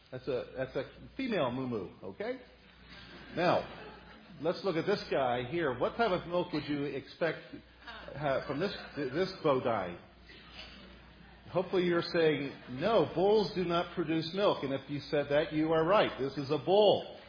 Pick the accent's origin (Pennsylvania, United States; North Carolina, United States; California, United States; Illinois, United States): Pennsylvania, United States; Lancaster; we're from Lancashire, Pennsylvania, so we had a red bull drink all the time.